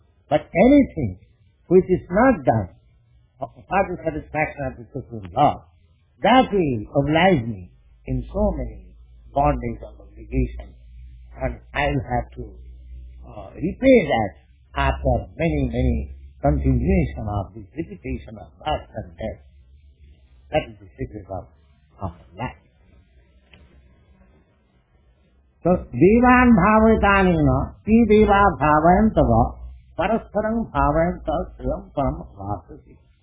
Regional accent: India; born there; I have seen it in my experience in my life when I was born in India.

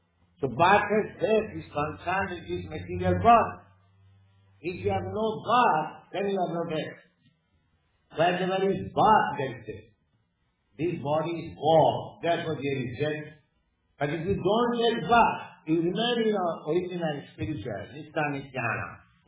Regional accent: India; I come from India. Suppose I remain here for many years, so I may forget about my home. But it is a fact that I was Indian.

